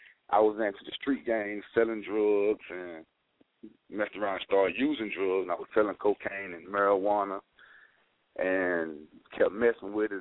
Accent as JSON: {"language": "English", "town": "Durham", "region": "North Carolina", "country": "United States", "tie": "born there", "said": "I was born in Durham. I grew up in the church, you know, with a couple of Christian schools, with the Mount Zion Christian Academy"}